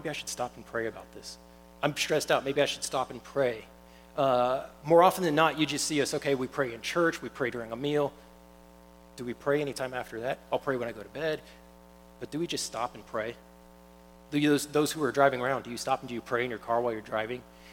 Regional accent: Killeen, Texas, United States; I'm from Killeen, so of course I enjoy that.

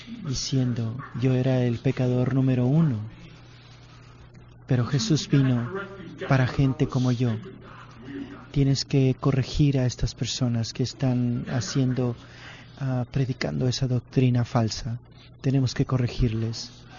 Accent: Thailand; born there; Spanish is a second language; moved away; Yo nací en Tailandia, a una familia budista que no conocía de Dios, nada cristianos, y vine aquí en 1989 para ir a la escuela.

